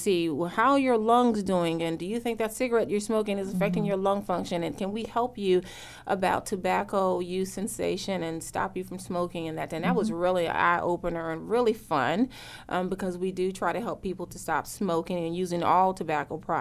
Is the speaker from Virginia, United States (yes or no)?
yes; Norfolk, Virginia, United States; I'm from the Tidewater, Virginia area. I'm an only child, but they work.